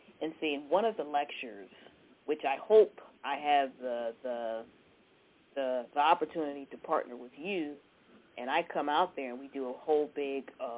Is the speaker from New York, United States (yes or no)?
yes; New York, United States; also born or lived in California; I am a New Yorker. I'm a Cali girl on top of it.